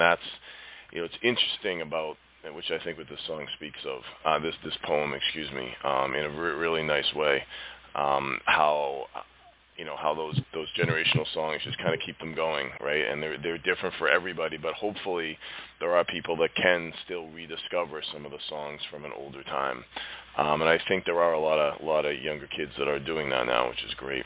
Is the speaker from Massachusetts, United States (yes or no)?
yes; Boston, Massachusetts, United States; I want to represent Yo since I'm from Boston.